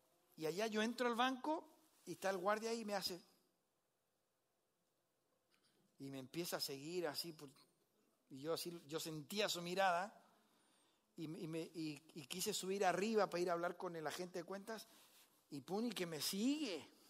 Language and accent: Spanish; Chile; Cuando en el 2014 llegamos a Chile, aparte que me costó abrir una cuenta de banco, siendo chileno, porque las reglas son diferentes allá.